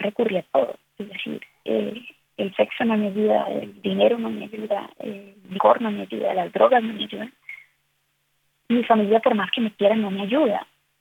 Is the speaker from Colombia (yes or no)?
yes; Bogotá, Colombia; Yo soy colombiana, de Bogotá, Colombia.